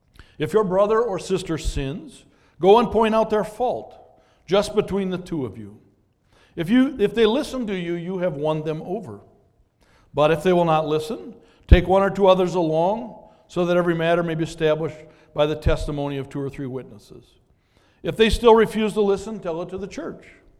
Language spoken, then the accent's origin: English; Brooklyn Center, Minnesota, United States; In the home I grew up in Brooklyn Center, we slept in five bedrooms